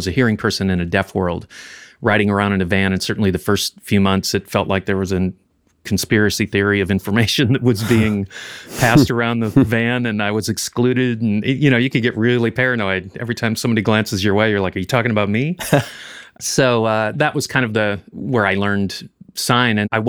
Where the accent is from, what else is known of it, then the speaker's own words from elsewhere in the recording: Iowa, United States; I grew up in Iowa, went to University of Northern Iowa